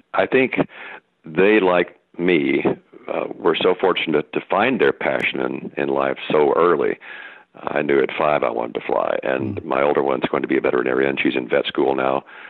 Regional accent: Texas, United States; now in San Francisco, United States; I grew up in North Texas, but lived all over the country during my Air Force service. But, you know, the West is where we call home.

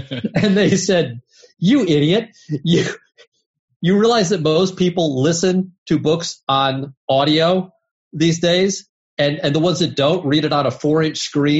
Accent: St. Louis, Missouri, United States; We're both from St. Louis.

